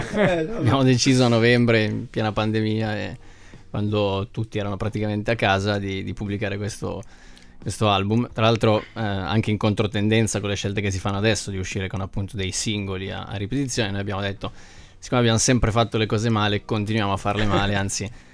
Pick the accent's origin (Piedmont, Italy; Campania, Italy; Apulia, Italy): Piedmont, Italy; Novara; Siamo del Novarese, sì, siamo di Novara.